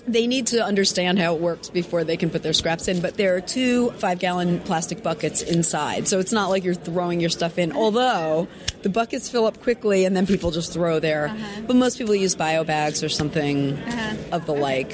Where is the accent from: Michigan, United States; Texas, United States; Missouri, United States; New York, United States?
New York, United States; New York City; I'm from New York City